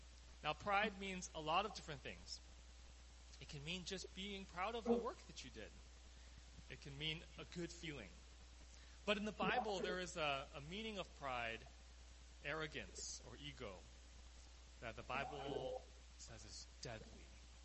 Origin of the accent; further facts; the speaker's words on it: Seattle, Washington, United States; So I flew across the country. I grew up in Seattle. I flew to upstate New York, in the blizzard of Rochester, New York, in February